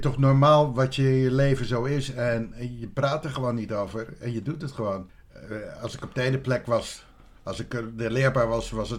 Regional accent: Vlaardingen, South Holland, Netherlands; born there; Ik ben in Vlaardingen geboren. Uit een gezin met vader, moeder en 3 zoons en 1 dochter. Ja, het was een Nederlands hervormd gezin.

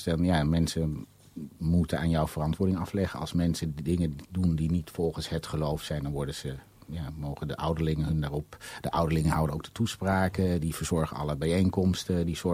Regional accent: North Brabant, Netherlands; also born or lived in Suriname; now in Amsterdam, Netherlands; Ik ben in Suriname geboren. Ik was ongeveer een jaar toen mijn ouders hier naartoe verhuisden. In Brabant opgegroeid. Ja, en al heel gelukkig, al 25 jaar gelukkig in Amsterdam.

